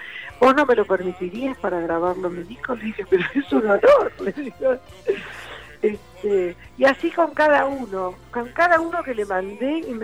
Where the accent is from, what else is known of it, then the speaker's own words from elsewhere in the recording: Argentina; also born or lived in France; yo cuando volví sentí que hice bien en volver porque yo soy acá, soy argentina